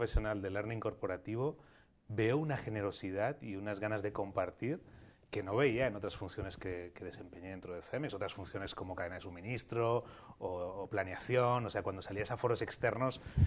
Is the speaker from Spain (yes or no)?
yes; Madrid, Community of Madrid, Spain; Yo nací en Madrid, una infancia muy feliz, con mis padres, tengo 2 hermanos, en fin, una infancia súper feliz y bueno, allí en Madrid, básicamente, ¿no?